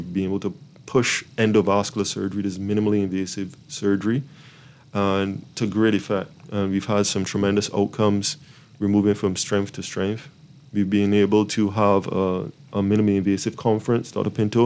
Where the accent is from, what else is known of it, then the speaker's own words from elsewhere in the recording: Barbados; Well, you know, I'm originally born and raised in Barbados, BIM as we love to call it.